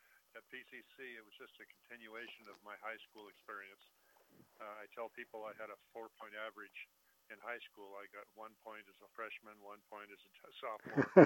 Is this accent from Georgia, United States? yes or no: no; Pasadena, California, United States; Okay, I grew up in Pasadena, California, where we still live. Well, it's Altadena, but Pasadena and Altadena are the same thing. I grew up here, all through school here.